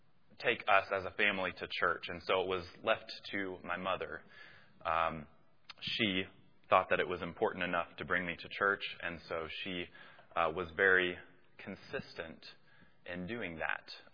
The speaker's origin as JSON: {"language": "English", "town": "Boone", "region": "North Carolina", "country": "United States", "tie": "born there", "said": "I was born in 1990 in Boone, North Carolina."}